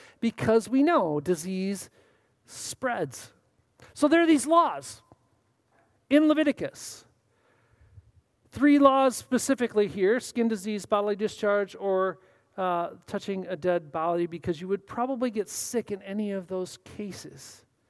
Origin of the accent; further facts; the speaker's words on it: United States; because I'm an American and I usually have some sort of guide